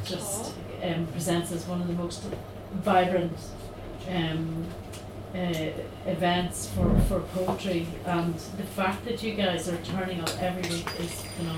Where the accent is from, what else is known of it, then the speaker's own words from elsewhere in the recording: Enniskillen, Northern Ireland, United Kingdom; I'm originally from Enniskillen in County Fermanagh.